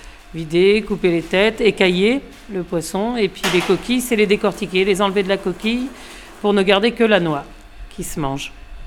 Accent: Lancieux, Brittany, France; Et puis on est nés, en plus, on est natifs de Lancieux. Donc la commune d'à côté

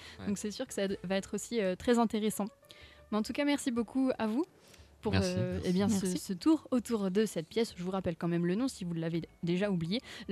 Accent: Brittany, France; parce que je suis bretonne, alors j'apprends encore beaucoup de choses, même si ça fait 2 ans que je suis ici

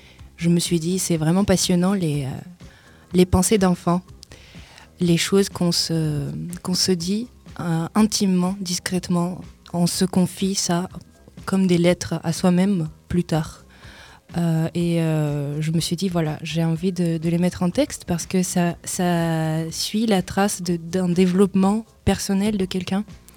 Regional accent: Moscow, Russia; French is a second language; moved away as an adult; also born or lived in Ukraine; Je viens de Moscou, je viens de l'Ukraine à la base, mais depuis mes 3 ans, j'ai vécu à Moscou jusqu'à mes 22.

